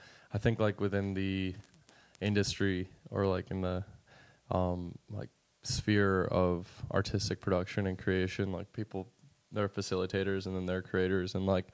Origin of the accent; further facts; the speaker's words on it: New York, United States; I'm not knocking growing up in New York at all, dude. I'm blessed to have grown up here.